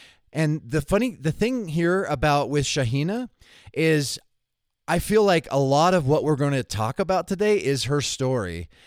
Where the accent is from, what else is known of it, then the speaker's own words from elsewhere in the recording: United States; I'm American. I feel like I can't identify with that challenge. Like I grew up in a pretty small house